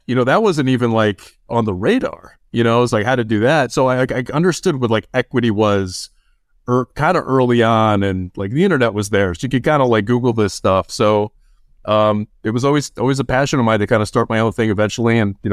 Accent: Chicago, Illinois, United States; I grew up in the Chicagoland area.

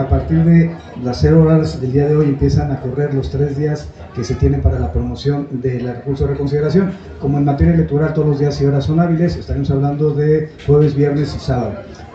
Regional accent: Querétaro, Mexico; Soy ciudadano mexicano. Soy ciudadano mexicano. Como ciudadano tengo queretano. Orgullosamente sanjuanense

